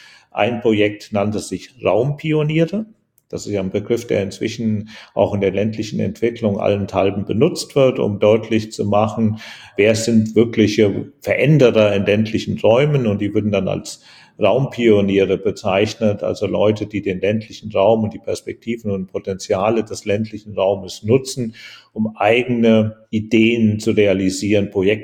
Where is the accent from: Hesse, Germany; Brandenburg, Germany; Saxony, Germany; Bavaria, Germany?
Hesse, Germany; ich komme ja aus Hessen, aus einem kleinen Dorf in Hessen.